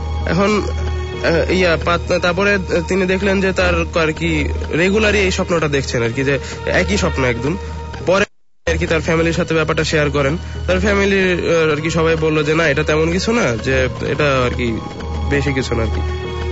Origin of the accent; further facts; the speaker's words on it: Dhaka, Dhaka Division, Bangladesh; মোহাম্মদপুর থেকে।